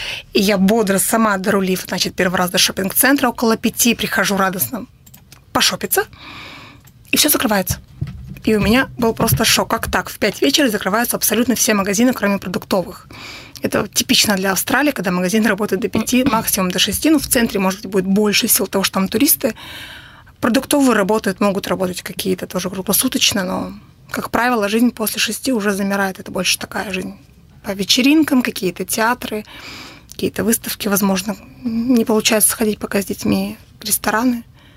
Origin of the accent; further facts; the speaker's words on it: Perm, Perm Krai, Russia; Я пермячка, у меня муж тоже пермяк.